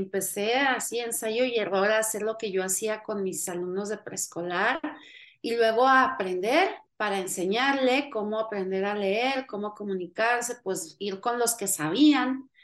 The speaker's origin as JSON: {"language": "Spanish", "region": "Chihuahua", "country": "Mexico", "said": "Yo soy de Chihuahua, de un pueblo, de la sierra de Chihuahua."}